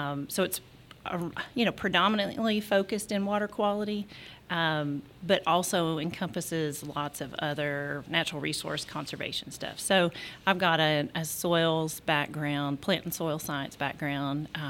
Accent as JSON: {"language": "English", "region": "Kentucky", "country": "United States", "tie": "born or raised there", "said": "So I am from the Blue Licks area, by the state park. So that's what I grew up doing, and then came to UK."}